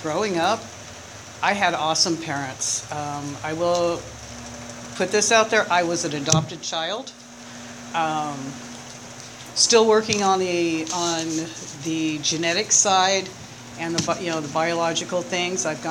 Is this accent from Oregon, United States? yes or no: no; Florida, United States; also born or lived in Michigan; I was born in Michigan, and we moved to Florida, and the first 10 years of my life were in Florida.